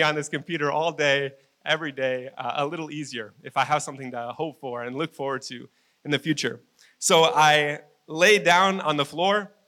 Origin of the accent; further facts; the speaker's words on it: United States; I grew up in America, so we say Elijah and Elisha.